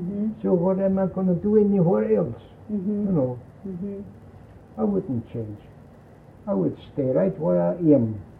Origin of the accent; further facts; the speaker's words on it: Munich, Bavaria, Germany; English is a second language; moved away; Of course, she come from a big city like myself. I come from Munich, and so did she.